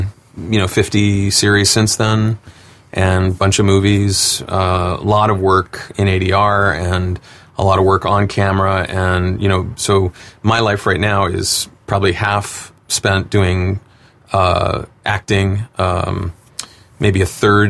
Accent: Cleveland, Ohio, United States; So I grew up in Cleveland, Ohio.

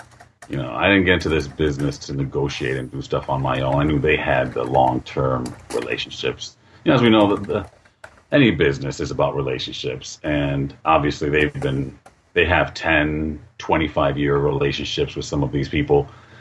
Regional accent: New York City, New York, United States; now in New Jersey, United States; I was born in the Bronx, raised in Uptown Manhattan, Washington Heights section. And my parents uprooted us when things got too hot there and moved us over to North Jersey.

